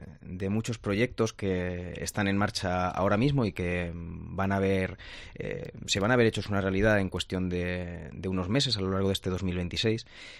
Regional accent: Castilla-La Mancha, Spain; ya que vengo de nuestro campo de Montiel, una de esas zonas que necesita ayuda.

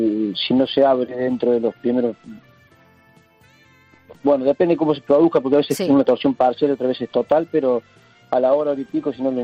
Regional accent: Argentina; now in A Coruña, Spain; soy argentino. Hace 7 años que vivo aquí en España, pero luego ya soy como si fuese aquí.

